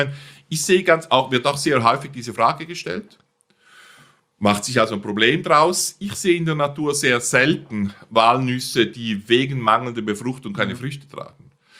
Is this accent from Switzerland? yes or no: yes; Switzerland; Ich sehe ganz wenig Probleme bei den Birnen, mindestens bei uns in der Schweiz und in Deutschland.